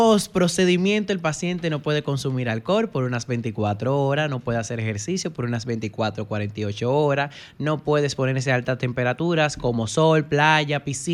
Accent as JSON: {"language": "Spanish", "region": "La Romana", "country": "Dominican Republic", "said": "Ay, yo soy de La Romana."}